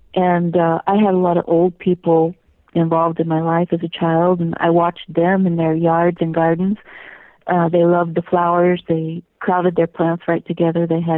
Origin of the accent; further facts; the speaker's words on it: California, United States; now in Montana, United States; I grew up in California where we had fragrant sweet peas, and they're colorful, and I really want them again. So every year I try here in Montana.